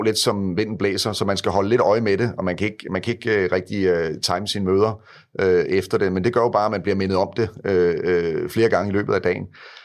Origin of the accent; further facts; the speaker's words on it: Greve, Zealand, Denmark; så er jeg jo født og opvokset i Greve, bor stadigvæk i Greve i øvrigt